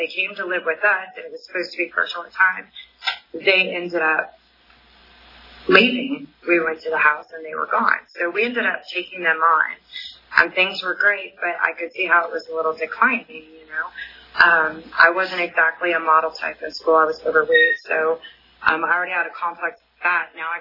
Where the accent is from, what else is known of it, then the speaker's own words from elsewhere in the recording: Merced, California, United States; also born or lived in Oceanside; I was born in Oceanside, but when I was around 7, we ended up going to Merced because that's where my parents are originally from.